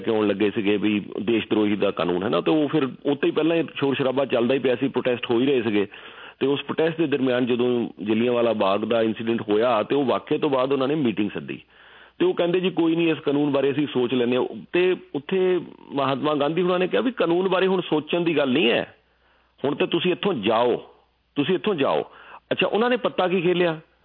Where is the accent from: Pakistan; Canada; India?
Canada; ਮੈਂ ਕਿਹਾ ਜੀ ਅਸੀਂ ਕੈਨੇਡੀਅਨ ਹਾਂ ਬਸ, ਸਾਡੀ ਕੋਈ ਸਪੈਸ਼ਲ ਮੰਗ ਥੋੜ੍ਹੀ ਆ।